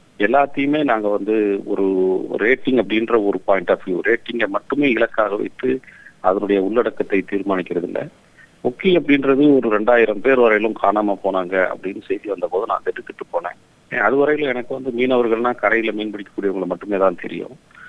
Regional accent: Tamil Nadu, India; நான் தருமபுரி மாவட்டம் பண்டல்லி அப்படின்ற ஒரு குக்கிராமத்தில், தருமபுரியிலிருந்து 20 கிலோமீட்டர் தொலைவில் இருக்கிற ஒரு குக்கிராமத்தில் பிறந்தேன். அங்கே அரசு பள்ளியில தான் தமிழ் வழி கல்வியில உயர்நிலை பள்ளி, மேல்நிலை பள்ளியில படித்தேன். பிறகு அரசு கலைக்கல்லூரியில தான் பட்டம் படித்தேன் தருமபுரியில.

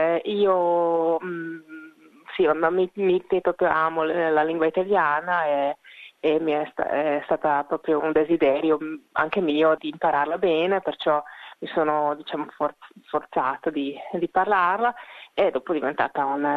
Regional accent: Hungary; Italian is a second language; now in Italy; io sono ungherese d'origine, però a casa parliamo italiano insieme a mio marito che è dell'Italia

